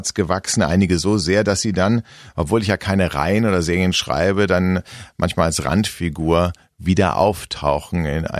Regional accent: Berlin, Germany; ich bin nach wie vor, lebe ich in Berlin, wo ich geboren bin.

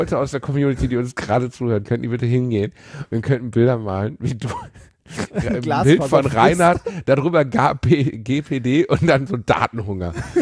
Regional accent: Gelsenkirchen, North Rhine-Westphalia, Germany; ich bin in Gelsenkirchen aufgewachsen

